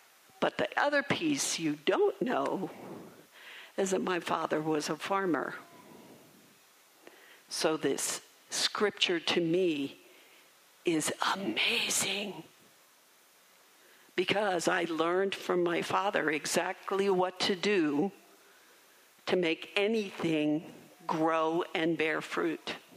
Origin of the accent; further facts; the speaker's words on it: Maryland, United States; Because I grew up in Maryland, and kudzu takes over everything.